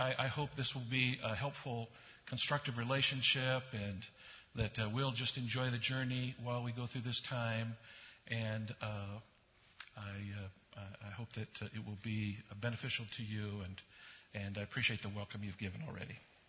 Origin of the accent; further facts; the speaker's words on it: Midwest, United States; also born or lived in Europe / North Carolina; I spent most of my life in the Midwest, even though we spent time in Europe and North Carolina. I was born in the Midwest and kind of raised in the Midwest.